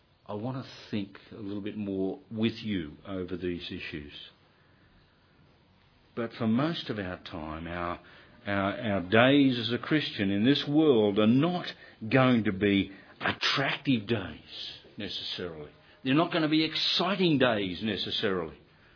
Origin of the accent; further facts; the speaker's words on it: Sydney, New South Wales, Australia; Oh, we're from Sydney and we're down for our honeymoon.